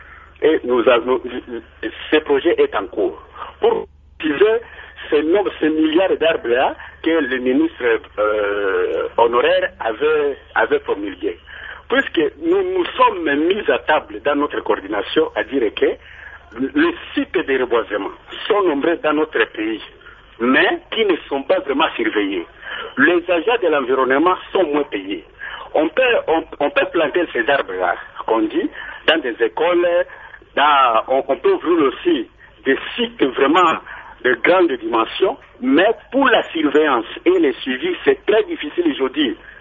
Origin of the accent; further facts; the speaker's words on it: Bandundu, Kwilu, DR Congo; Moi, je suis de Bandundu-Ville, vous savez